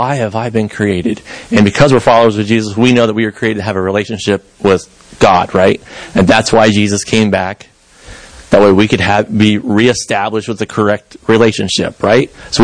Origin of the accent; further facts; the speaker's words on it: United States; We have, as Americans, I love being an American.